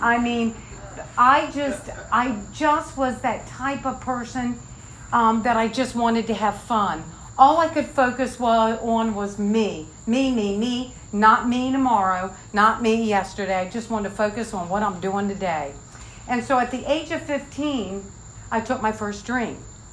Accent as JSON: {"language": "English", "town": "Norfolk", "region": "Virginia", "country": "United States", "tie": "born or raised there", "said": "I'm from Norfolk. I grew up in Norfolk, Virginia. So I moved to Washington, D.C."}